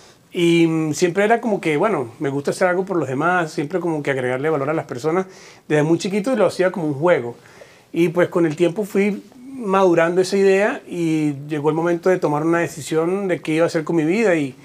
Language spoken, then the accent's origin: Spanish; San Cristóbal, Táchira, Venezuela; also born or lived in Maracaibo; vengo de San Cristóbal, de Venezuela, del estado Táchira. Me considero gocho de nacimiento, pero maracucho de corazón. Viví muchos años en Maracaibo, me formé como médico allá.